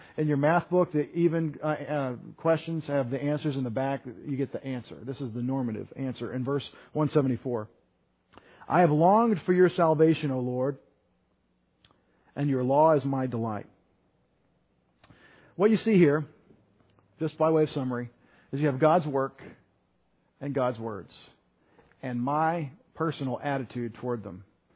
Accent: Texas, United States; I'm from Texas, the original location of the original Six Flags.

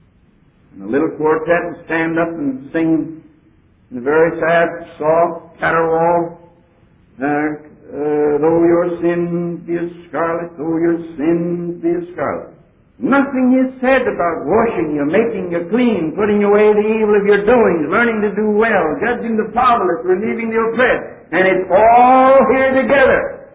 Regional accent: Pennsylvania, United States

